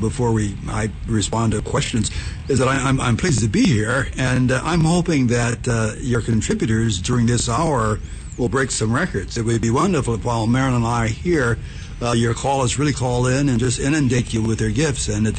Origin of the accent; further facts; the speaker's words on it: Asbury Park, New Jersey, United States; I participated in my hometown where I live now, Asbury Park, a community of 16,000 people